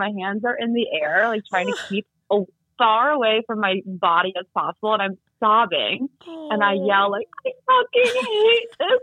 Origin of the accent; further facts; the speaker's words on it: New York City, New York, United States; I'm a New Yorker and I couldn't afford to take an Uber home.